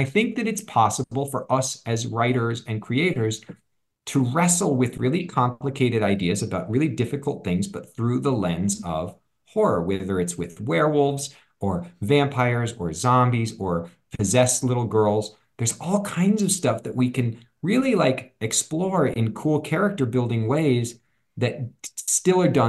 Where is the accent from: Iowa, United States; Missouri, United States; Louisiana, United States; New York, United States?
Missouri, United States; Kansas City; where I grew up in Kansas City in the Midwest in the States.